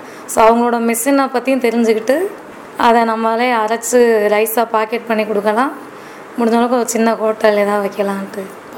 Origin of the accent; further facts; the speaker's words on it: Perungamanallur, Tamil Nadu, India; now in Madurai, India; மதுரை மாவட்டத்திலிருந்து வந்திருக்கேன். எங்கள் சொந்த ஊர் பெருங்காமநல்லூர். நாங்கள் வந்து விவசாயி தான். ஆக்சுவலாக பிள்ளை படிக்கிறதுக்காக மதுரைக்கு வந்திருக்கோம்.